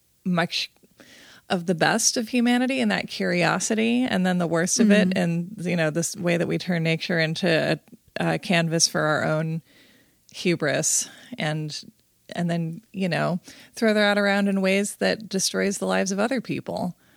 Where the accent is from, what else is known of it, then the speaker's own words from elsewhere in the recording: Oregon, United States; I'm over 6 feet tall and I'm from Oregon.